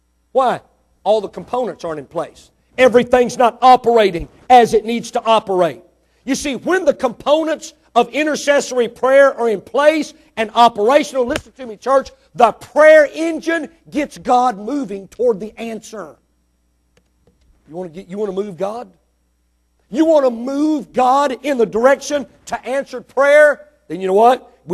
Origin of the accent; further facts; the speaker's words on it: Mississippi, United States; born there; Listen, I was born in Mississippi, but let me tell you something.